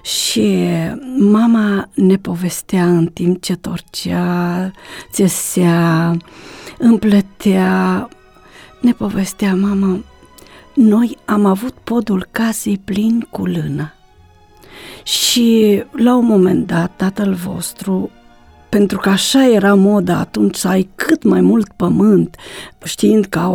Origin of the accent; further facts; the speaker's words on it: Ialomița County, Romania; born there; M-am născut într-adevăr în Ialomița. Părinții mei au fost credincioși. M-am născut într-o familie de credincioși.